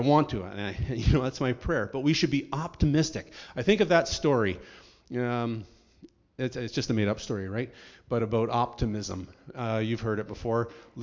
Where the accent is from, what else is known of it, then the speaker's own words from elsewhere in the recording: Canada; We don't get it. Why? We're Canadian. We don't get that. We're peacemakers, right?